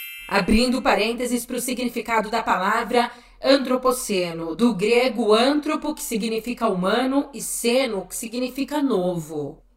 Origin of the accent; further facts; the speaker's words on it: São Paulo, Brazil; eu sou daqui de São Paulo